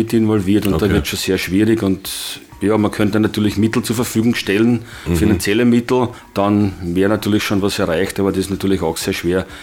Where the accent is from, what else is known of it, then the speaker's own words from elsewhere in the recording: Günselsdorf, Lower Austria, Austria; wenn ich gesagt habe, ich bin aus Günzelsdorf, dass die Leute gesagt haben, aha, das Hochhaus.